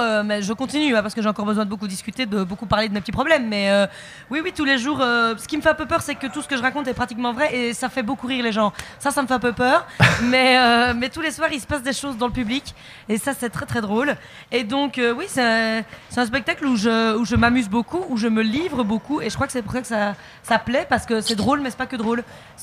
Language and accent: French; Belgium; now in France; Au cas où il y aura un doute, je suis belge, oui, tout à fait.